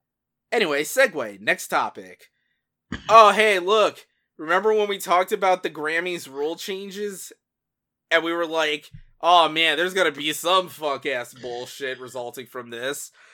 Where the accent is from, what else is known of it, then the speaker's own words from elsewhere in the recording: Miami, Florida, United States; despite the fact that I've been born and raised in Miami and have been to Orlando a great many deal of times in my life